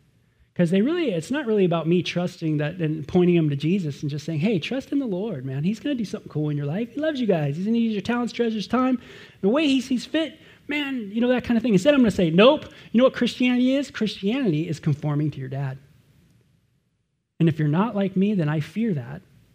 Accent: Los Angeles, California, United States; watching everything I saw growing up near Sunset Boulevard.

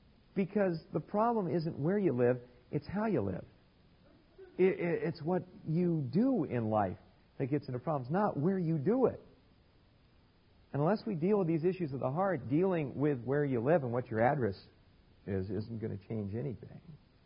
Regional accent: California, United States; I go, really? I'm from California.

